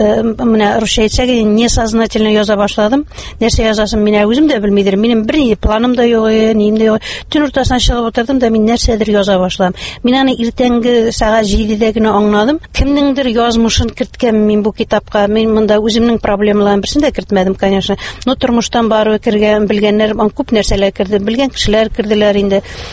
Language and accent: Tatar; Bashkortostan, Russia; born there; moved away as an adult; now in Naberezhnye Chelny, Russia; Мин үземнең тумышым белән Башкортстаннан, Учалы районы Ахунавыннан. Мин 78-нче елны шушы КамАЗ төзелешенә килдем һәм шушында мөслим җигитенә кияүгә чыгып, шушында тормыш корып, хәзерге көндә дә шушы Чаллы шәһәрендә яшим.